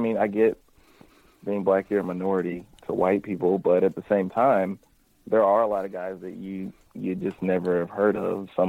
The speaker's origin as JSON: {"language": "English", "region": "Missouri", "country": "United States", "tie": "born or raised there", "also_born_or_lived": "Kentucky", "said": "I was born in Kentucky, grew up in Missouri, and like Kentucky's further in the South."}